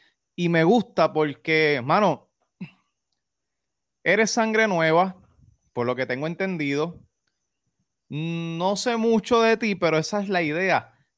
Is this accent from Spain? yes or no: no; Yauco, Puerto Rico; also born or lived in Ponce; he vivido toda mi vida aquí, pero yo nací en Ponce, Puerto Rico, en el famoso hospital que es ahora San Lucas, antes no se llamaba así. Yo nací ahí y pues yo soy ponceño también antes que yaucano